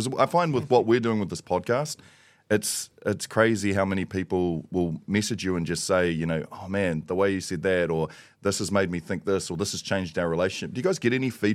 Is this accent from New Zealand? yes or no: yes; East Coast, New Zealand; I grew up on the East Coast. I would listen to … That like that was my thing. But it also, I came from a Pākehā family